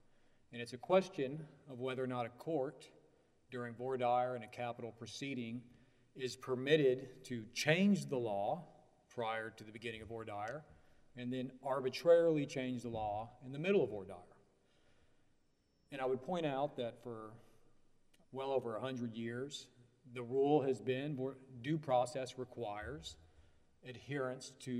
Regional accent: Houston, Texas, United States; I'm from Houston, Texas

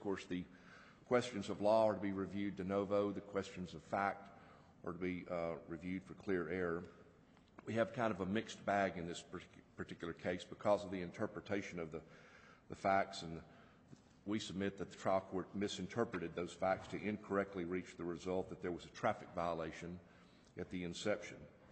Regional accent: Beaumont, Texas, United States; I'm from Beaumont, appointed to represent Mr. Cotton in this case.

